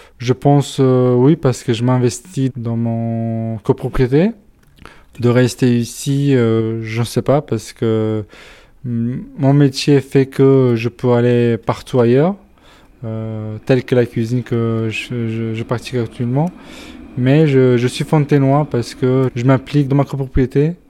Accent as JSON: {"language": "French", "country": "Albania", "lives_now": "France", "said": "Moi, je viens d'Albanie. D'accord. D'Albanie, un pays où il est sorti du système communisme en 90."}